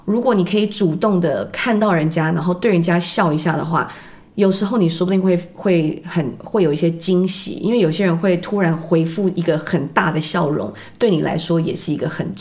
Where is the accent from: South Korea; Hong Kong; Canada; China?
Canada; now in Taiwan; 因为我也是就是国外回来的，我虽然在台湾出生，可是呢我的确是在加拿大长大的。